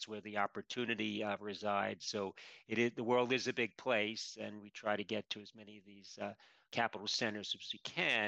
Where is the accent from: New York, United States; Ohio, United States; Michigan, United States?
New York, United States; Yonkers; So I grew up in Yonkers, New York, a decidedly solid middle-class community.